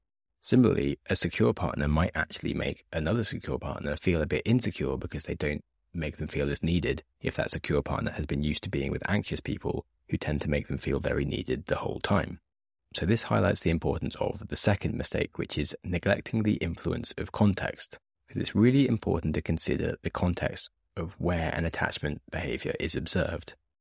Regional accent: United Kingdom; but since the Brexit referendum, as a British person, I have become more insecure about dating European partners

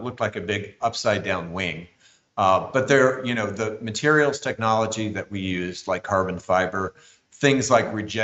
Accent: New Mexico, United States; particularly I'm working with my home state of New Mexico

